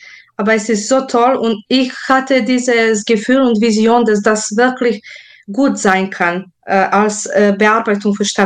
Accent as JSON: {"language": "German", "town": "Prizren", "region": "Prizren District", "country": "Kosovo", "tie": "born or raised there", "lives_now": "Germany", "said": "ich bin auch aufgewachsen so sehr viel mit Volksmusik aus meiner Heimat. Also, ich komme aus Prizren, das ist so Kosovo, Metochien, also so die Richtung. Und ich bin Serbin und da war Folklore sehr wichtig."}